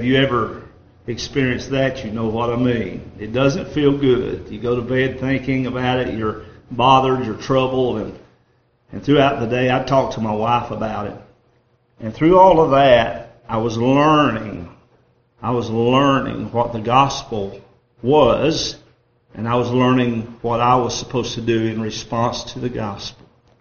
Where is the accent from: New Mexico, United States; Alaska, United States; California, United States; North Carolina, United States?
North Carolina, United States; I mean, I was raised in Avery County. I know about these hollers and hills.